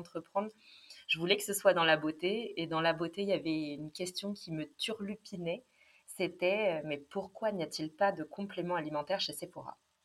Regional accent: Vichy, Auvergne-Rhône-Alpes, France; j'ai baigné vraiment dans la nutri cosmétique un petit peu depuis mon enfance, puisque j'ai grandi à Vichy

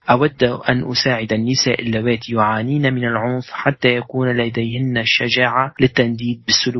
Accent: Darfur, Sudan; now in France; وأنا من السودان وبالتحديد من دارفور. أعيش في فرنسا منذ 4 سنوات ونصف

